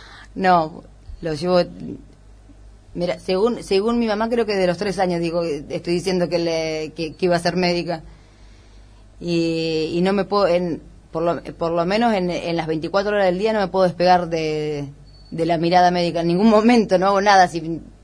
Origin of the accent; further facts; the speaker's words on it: Junín, Buenos Aires Province, Argentina; now in Bolívar, Argentina; yo hace 14 años que vivo en Bolívar, pero no soy, soy de Junín.